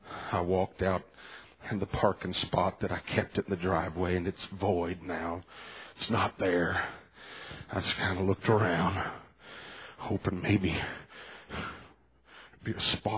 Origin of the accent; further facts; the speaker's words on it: Los Angeles, California, United States; I was raised in Los Angeles, young boy, walking home from the park